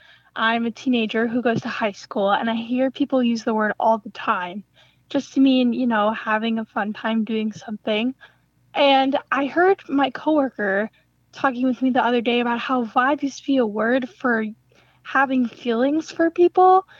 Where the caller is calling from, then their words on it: Madison, Wisconsin, United States; I'm from Madison, Wisconsin.